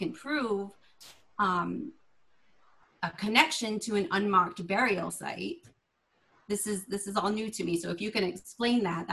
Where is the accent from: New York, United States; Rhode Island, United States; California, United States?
Rhode Island, United States; born there; I was born in Rhode Island.